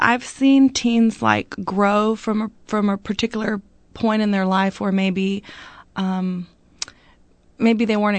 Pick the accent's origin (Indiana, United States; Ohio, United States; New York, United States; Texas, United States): Texas, United States; Alice; I'm actually from Alice, and I grew up in the home parish of St. Joseph in Alice. And I went to Catholic school there.